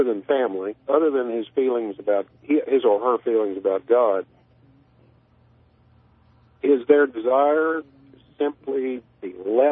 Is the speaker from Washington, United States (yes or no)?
no; Tennessee, United States; Being born in Middle Tennessee, growing up in Eastern Tennessee, a lot of what that fine gentleman was speaking about rings ever so true.